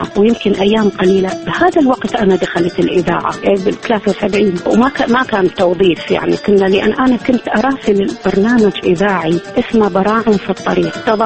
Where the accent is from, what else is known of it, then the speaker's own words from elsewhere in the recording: Baghdad, Baghdad Governorate, Iraq; moved away as an adult; وكل كتاباتي عن بغداد على اعتبار أنا وعشت في بغداد حتى خرجت من العراق